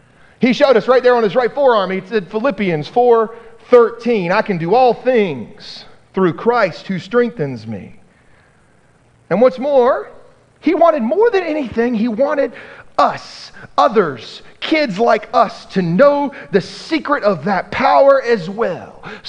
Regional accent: Wake Forest, North Carolina, United States; When I was a kid, growing up in Wake Forest, North Carolina, I remember we had this evening at our youth group at Wake Forest Presbyterian Church

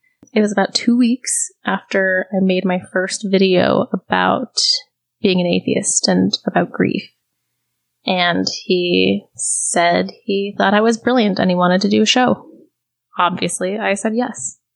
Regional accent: Frederick, Maryland, United States; I'm 30 and I'm from Frederick, Maryland.

